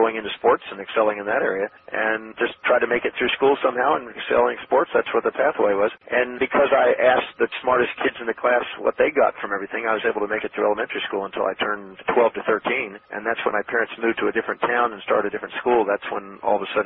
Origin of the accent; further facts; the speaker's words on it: Houston, Texas, United States; born there; I was born in Houston, Texas.